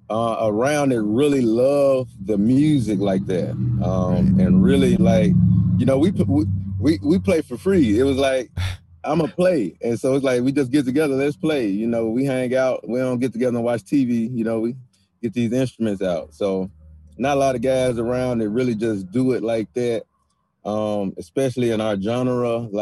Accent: Memphis, Tennessee, United States; I grew up in Memphis and on Beale Street, so I was more used to more the 12 bar sound

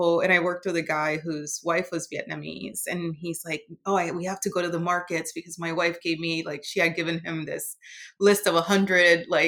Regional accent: Puerto Rico; growing up in Puerto Rico

